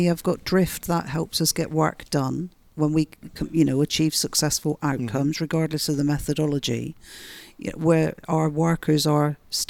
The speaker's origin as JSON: {"language": "English", "region": "England", "country": "United Kingdom", "said": "you sound better at saying that than me because I'm from England."}